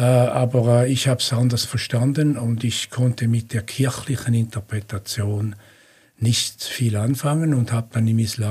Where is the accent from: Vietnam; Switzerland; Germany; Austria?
Switzerland; natürlich nicht der typische Muslim im Westen. Ich bin nicht der Immigrant. Ich bin ein Schweizer